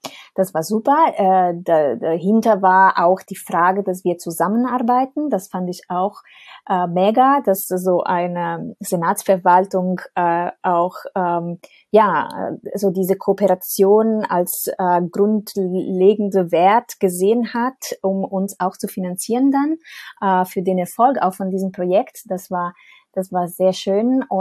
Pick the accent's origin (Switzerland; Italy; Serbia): Italy; now in Berlin, Germany; ich bin gebürtige Italienerin, aber wohne schon seit 12 Jahren in Berlin, also in Deutschland, aber immer in Berlin.